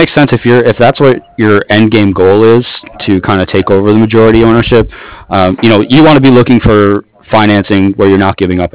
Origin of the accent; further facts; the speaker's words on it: San Francisco, California, United States; I'm from San Francisco, so I'll be eco-friendly and shoot out to Tahoe all the time.